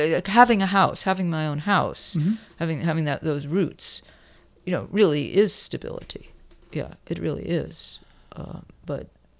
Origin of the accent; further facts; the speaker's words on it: New York City, New York, United States; Well, I grew up in New York City, and my mother was an executive in an advertising agency.